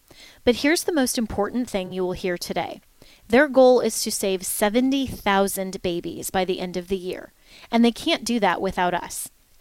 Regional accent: Boulder County, Colorado, United States; I know all of those people because I'm originally from Boulder County, Colorado.

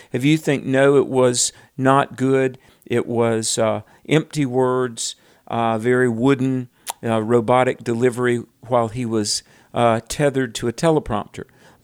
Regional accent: the South, United States; I'm from the Bible Belt. I grew up in the South. I grew up around what were called FDR Democrats, and a lot of very, very, very godly people were lifelong Democrats in the South.

